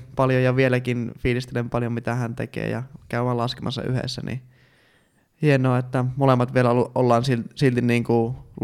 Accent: Iisalmi, North Savo, Finland; ensi kosketus oli itse asiassa ihan täällä kotikulmilla tuossa Palosvuorella Iisalmessa

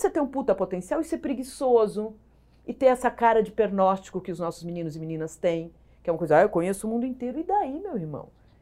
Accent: São Paulo, Brazil; Eu cresci, nasci em São Paulo, na Climação, mas morava no interior.

